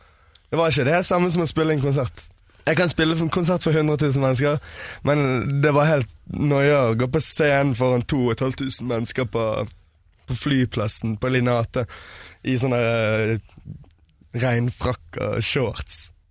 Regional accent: Vestland, Norway; accent: Bergen dialect; bare at du snakker østlandsk, jeg snakker bergensk.

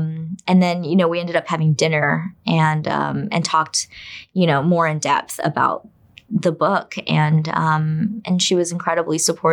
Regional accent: United States; also born or lived in China; I'm also American. And so I just felt like I could connect with both sides of it, both as a Chinese immigrant who grew up in America, but also then going back as an American expat.

